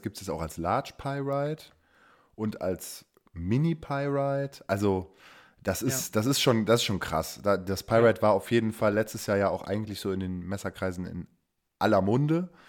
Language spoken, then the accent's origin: German; Cologne, North Rhine-Westphalia, Germany; aus meiner alten Heimatstadt, aus Köln.